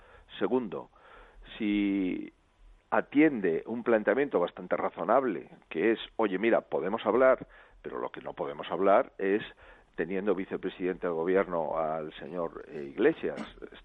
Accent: Spain; nosotros como eurodiputados españoles

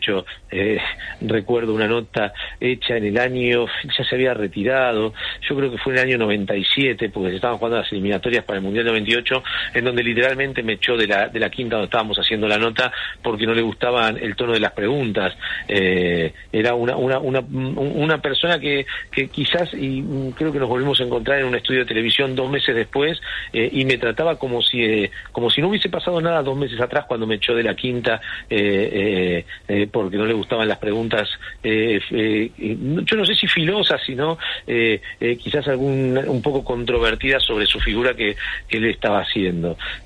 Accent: Argentina; la trampa que nosotros como argentinos tantas veces hemos celebrado

